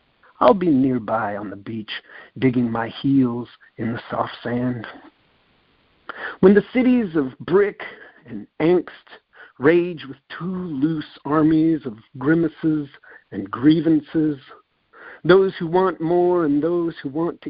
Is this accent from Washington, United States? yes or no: no; San Diego, California, United States; I'm from San Diego, and very slow learner.